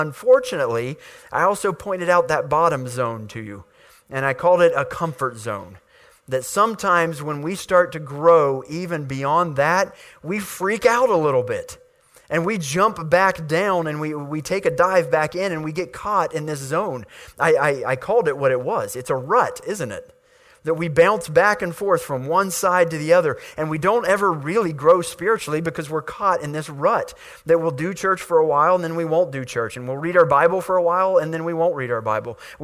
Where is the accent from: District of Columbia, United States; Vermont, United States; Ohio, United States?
Ohio, United States; Waverly; And I remember 3 years ago we moved back down here to my hometown of Waverly from the Columbus area, and a lot of people were like, why are you moving back down there?